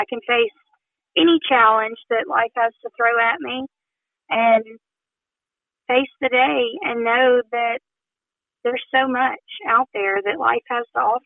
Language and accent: English; Odenville, Alabama, United States; We're actually from Odenville, Alabama. We live at, right on the line.